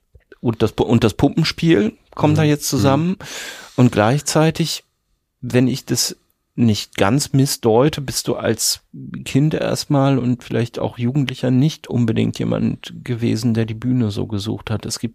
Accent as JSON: {"language": "German", "region": "North Rhine-Westphalia", "country": "Germany", "said": "Ich komme aus einem Dorf in Ostwestfalen."}